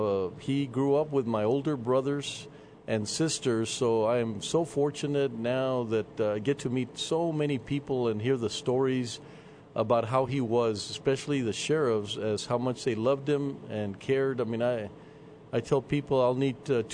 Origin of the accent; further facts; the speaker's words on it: El Paso, Texas, United States; El Paso. Born and raised, the youngest of nine, and all of us but the first with midwives